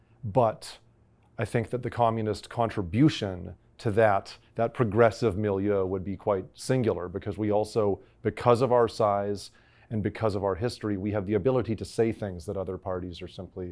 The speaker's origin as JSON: {"language": "English", "town": "Winnipeg", "region": "Manitoba", "country": "Canada", "tie": "born or raised there", "said": "I grew up in Winnipeg around spaces that are sadly no longer with us of great importance"}